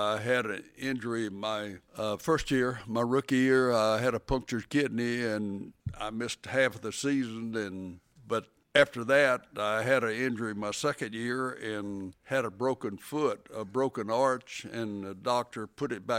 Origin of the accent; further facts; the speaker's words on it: Alabama, United States; Yeah, I grew up about 70 miles northeast of here on the farm.